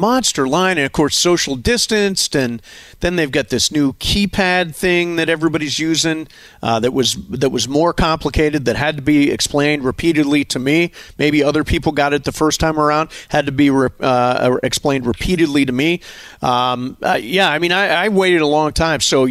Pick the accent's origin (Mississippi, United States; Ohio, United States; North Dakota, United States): Ohio, United States; accent: Ohio; now in Los Angeles, United States; I've lived in L.A. 28 years. I still will sometimes my Ohio accent will show up.